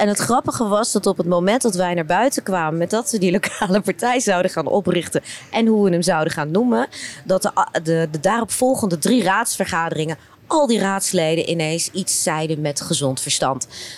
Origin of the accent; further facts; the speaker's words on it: Voorburg, South Holland, Netherlands; born there; now in Haren, Netherlands; Het leek eigenlijk heel veel op mijn geboorteplaats Voorburg. Naast Den Haag, de oude Voorburg.